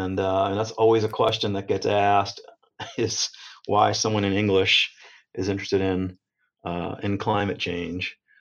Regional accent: New Jersey, United States; also born or lived in Colorado / Washington; Originally, I'm from New Jersey, went to schools in Colorado and Washington State, and moved around a lot.

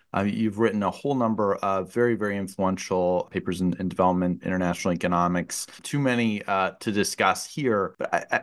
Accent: Canada; now in United States; living in the U.S. now and having grown up in Canada

